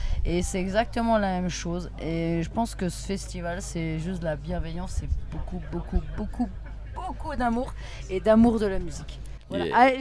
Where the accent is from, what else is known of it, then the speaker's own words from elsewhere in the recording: Bourgogne-Franche-Comté, France; Moi, ça fait 3 ans que je suis ici. Moi, je viens de Franche-Comté. J'ai rejoint mon chéri ici